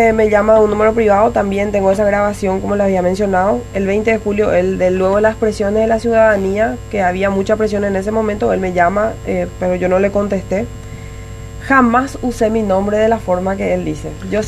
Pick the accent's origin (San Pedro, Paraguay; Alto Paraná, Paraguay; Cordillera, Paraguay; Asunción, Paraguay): Alto Paraná, Paraguay; Minga Guazú; yo soy de Minga, nacida y malcriada ahí. Conozco demasiado bien mi zona, yo vivo en el kilómetro 16.